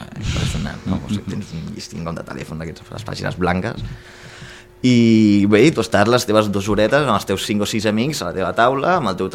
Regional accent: Reus, Catalonia, Spain; pues jo soc de Reus, que és on va néixer Gaudí.

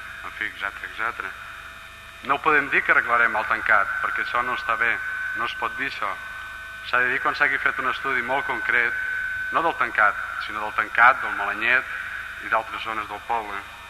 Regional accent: Falset, Catalonia, Spain; Nosaltres, com que som gent de Falset

